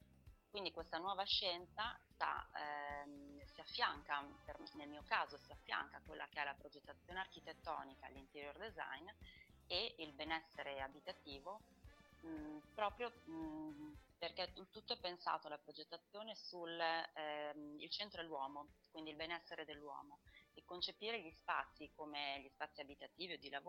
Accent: Bologna, Emilia-Romagna, Italy; now in Sardinia, Italy; Io poi non sono sarda di origine, sono bolognese di origine e sono capitata per motivi personali in Sardegna

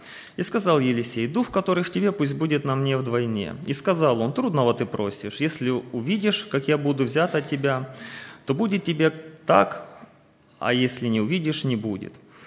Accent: Kharkiv, Kharkiv Oblast, Ukraine; moved away as an adult; now in United States; Я со своей семьей приехал где-то около 5 месяцев назад в Америку. Мы приехали с Украины, из города Харькова.

